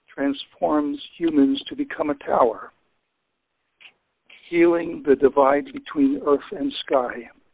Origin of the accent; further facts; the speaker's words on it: Virginia, United States; The poem's name is Serpent. It's I'm from Virginia.